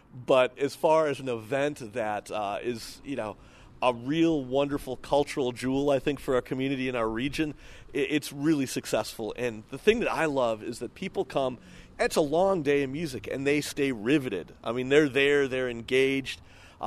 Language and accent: English; Chicago, Illinois, United States; I'm from Chicago, so I've always loved the blues.